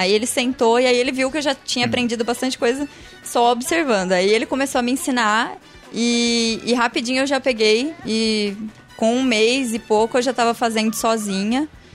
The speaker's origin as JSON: {"language": "Portuguese", "town": "Ribeirão Preto", "region": "São Paulo", "country": "Brazil", "said": "Eu sou de Ribeirão"}